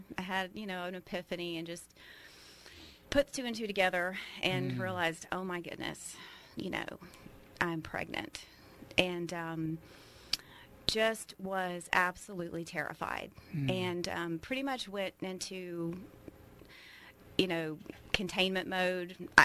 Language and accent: English; Greenville, South Carolina, United States; Well, I grew up in the Greenville area and went to a Christian school, a wonderful Christian school, Southside Christian.